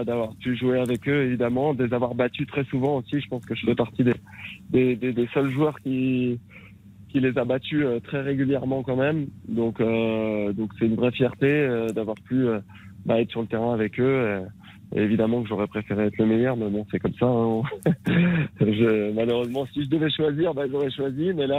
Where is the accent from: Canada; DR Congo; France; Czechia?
France; Quand on est français, et puis que finir, je sais pas, 5e mondial, ça suffit pas.